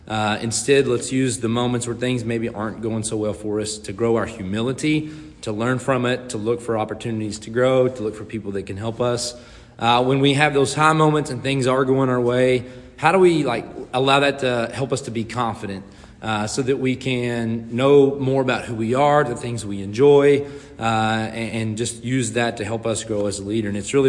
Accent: Frenchburg, Kentucky, United States; I'm from Frenchburg, Kentucky, originally a little town of about 500 people right in the foothills of the Appalachian Mountains. And I'm proud to call that place home.

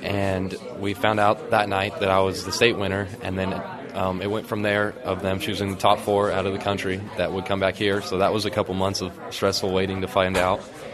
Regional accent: Kerman, California, United States; Well, I'm from the Kerman FFA chapter located in Kerman, California.

